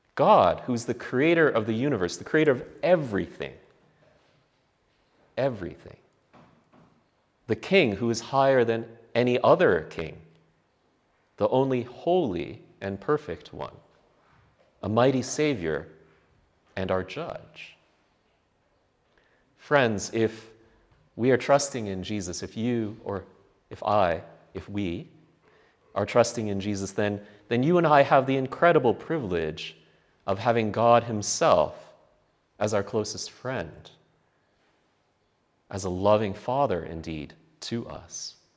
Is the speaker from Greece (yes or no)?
no; Canada; I say that because I'm Canadian.